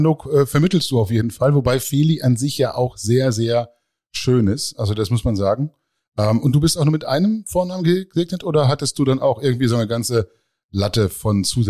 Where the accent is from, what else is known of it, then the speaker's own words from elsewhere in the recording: Gifhorn, Lower Saxony, Germany; also born or lived in Hildesheim; geboren in Hildesheim, aufgewachsen in Gifhorn. Partywochenende immer in Braunschweig.